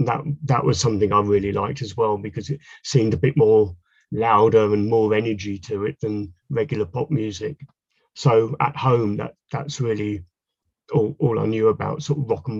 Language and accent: English; Canterbury, South East England, United Kingdom; moved away as an adult; now in London, United Kingdom; Right. Well, I lived in Canterbury, which is in Kent, southeast Kent. So I grew up there. I was there until I was about mid-20s, I think it was.